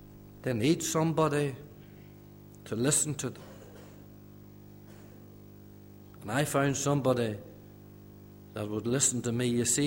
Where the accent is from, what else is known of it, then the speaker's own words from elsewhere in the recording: Derrygonnelly, Northern Ireland, United Kingdom; down around Lower Loch Erne, you'll pass through Derrigonley. It's not a very big town, but it was my hometown.